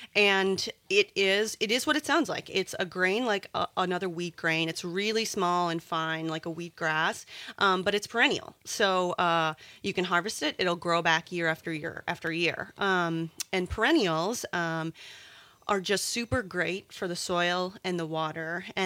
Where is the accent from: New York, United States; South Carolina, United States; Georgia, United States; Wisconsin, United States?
Wisconsin, United States; born or raised there; also born or lived in Missouri